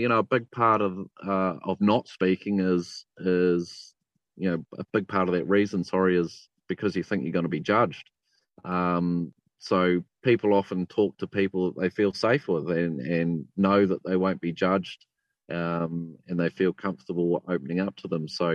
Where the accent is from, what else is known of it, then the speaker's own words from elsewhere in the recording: New Zealand; What you think is a stoic attitude that you grow up with as a Kiwi male, and it's particularly strong in the rural sector.